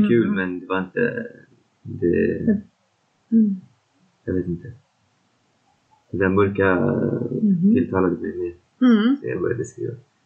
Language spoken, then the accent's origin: Swedish; Sweden; jag är ju ändå svensk, så vi svenskar gillar sånt där